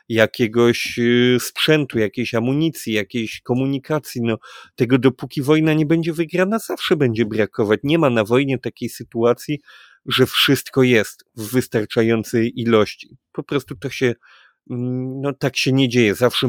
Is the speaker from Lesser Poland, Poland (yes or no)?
yes; Kraków, Lesser Poland, Poland; bardzo podobnie jakby ona przyleciała w nasz dom w Krakowie, to znaczy, czy akurat my jesteśmy z Krakowa